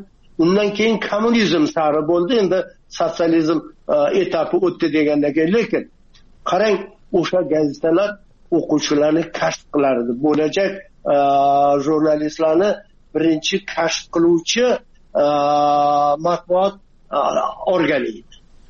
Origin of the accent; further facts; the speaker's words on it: Jizzakh Region, Uzbekistan; also born or lived in Ko'rpasoy; Jizzaxdan. Endi Ko'rpasoyda tug'ilib, Ko'rpasoy yoppasiga ko'chirma bo'lgan, tog'larda hammasi majburiy cho'llarga ko'chgan, biz ham ko'chib kelganmiz, yana qaytib ko'chib borganmiz.